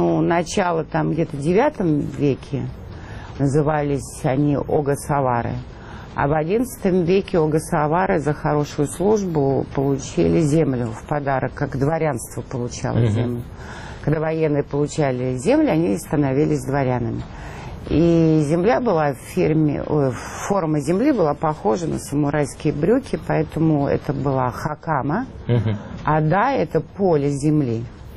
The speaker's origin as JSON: {"language": "Russian", "country": "Russia", "tie": "born there", "said": "потому что я родилась в России за железным занавесом"}